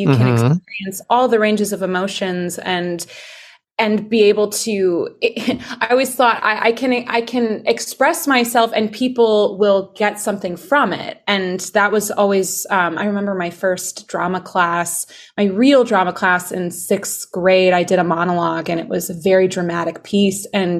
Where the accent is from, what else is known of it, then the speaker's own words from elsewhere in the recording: Racine, Wisconsin, United States; accent: Wisconsin; So I'm from Racine, Wisconsin, which normally my Wisconsin accent doesn't come out until I say Wisconsin. but I'm born and raised in the Midwest.